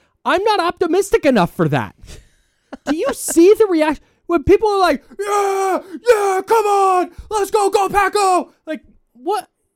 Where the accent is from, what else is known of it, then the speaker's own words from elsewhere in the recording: California, United States; now in Roseville, United States; in Roseville by way of somewhere in the Bay.